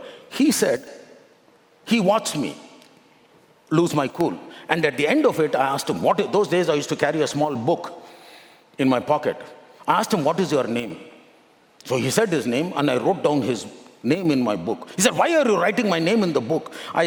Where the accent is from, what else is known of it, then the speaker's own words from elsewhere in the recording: Bangalore, Karnataka, India; now in Delhi, India; I'm born and brought up in Bangalore, basic degree computer science, but I'm living and working in Delhi.